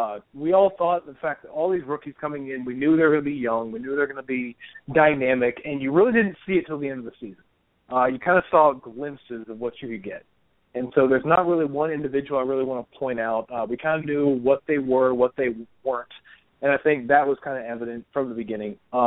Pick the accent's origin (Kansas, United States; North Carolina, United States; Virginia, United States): North Carolina, United States; Charlotte; We're going to move right on to Charlotte, which is obviously my hometown team